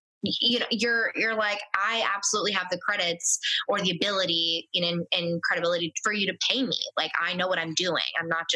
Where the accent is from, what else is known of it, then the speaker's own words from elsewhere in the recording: New Orleans, Louisiana, United States; it was in my hometown of New Orleans, like my Superdome, the place that I grew up.